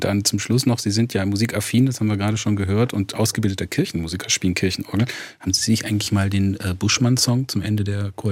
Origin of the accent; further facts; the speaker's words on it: Rhineland-Palatinate, Germany; Also da ist man als Pfälzer nicht befangen.